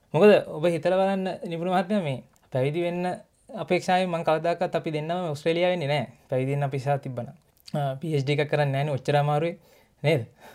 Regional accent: Athurugiriya, Western Province, Sri Lanka; මගේ ගම අතුරුගිරිය. එතකොට මම පාසල් ගියේ කොළඹ රාජකීය විද්‍යාලයට.

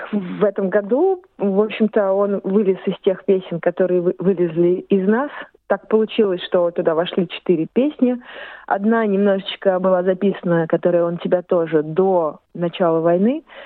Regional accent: Moscow, Russia; born there; я хоть родилась в Москве, но посмотрела много, прочувствовала много. Люблю русскую культуру, горжусь принадлежностью к ней.

